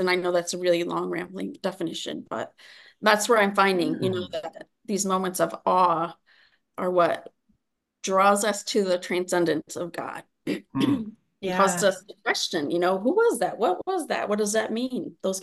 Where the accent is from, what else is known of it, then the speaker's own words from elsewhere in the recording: Chicago, Illinois, United States; Yes, I grew up in Chicago, which is like the Mordor, you know, in Lord of the Rings, you know, where there's like this just a concrete jungle everywhere.